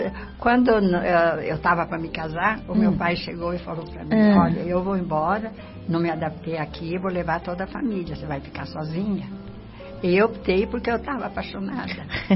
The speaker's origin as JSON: {"language": "Portuguese", "country": "Italy", "second_language": "Portuguese", "moved": "yes", "lives_now": "Brazil", "said": "Me lembro da despedida, para mim, me lembra a despedida de quando eu saí da Itália. Me despedi de todo mundo, de todos, né? Minha vida, meus costumes. Cheguei aqui, não sabia a língua, não sabia nada."}